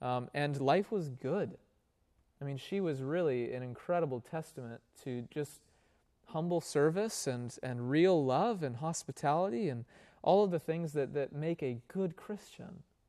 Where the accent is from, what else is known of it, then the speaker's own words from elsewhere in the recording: Louisville, Kentucky, United States; she was a leader at a church that I grew up at in Louisville, Kentucky.